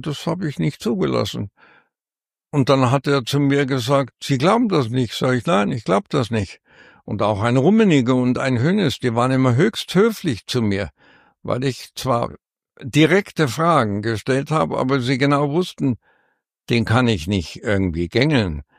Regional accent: Munich, Bavaria, Germany; Ich kam ja als Münchner, junger Münchner Lehrer daher und war Bayern-Fan.

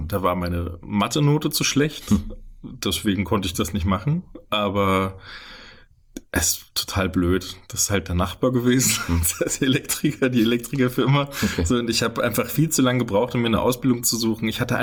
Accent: Moosburg, Bavaria, Germany; born or raised there; now in Fulda, Germany

